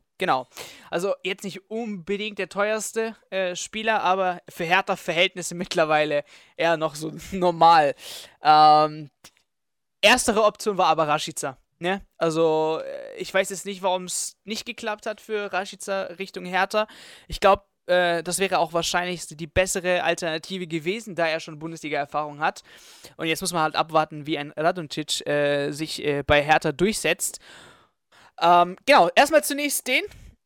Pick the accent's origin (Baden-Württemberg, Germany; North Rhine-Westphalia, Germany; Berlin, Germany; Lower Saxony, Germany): Baden-Württemberg, Germany; Stuttgart; Ich als Stuttgarter bin echt traurig